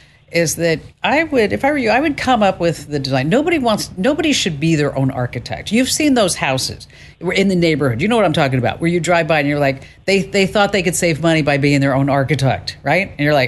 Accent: New Jersey, United States; accent: New Jersey; And because of my New Jersey accent, I really made a conscious effort not to say dwa.

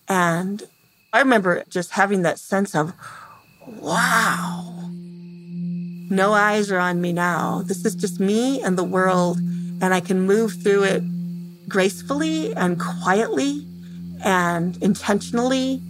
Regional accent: Temperance, Michigan, United States; I'm from Temperance, Michigan.

